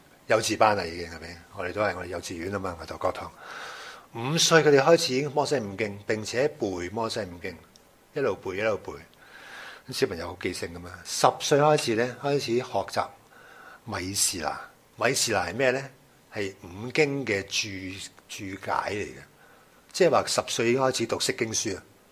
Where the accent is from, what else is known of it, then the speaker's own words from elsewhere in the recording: China; 唔好淨係即係用我哋中國人文化睇佢。